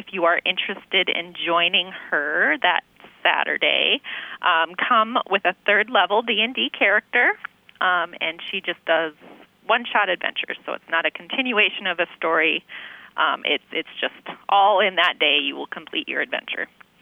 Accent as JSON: {"language": "English", "region": "South Dakota", "country": "United States", "tie": "born or raised there", "said": "Well, I guess I grew up in South Dakota, so..."}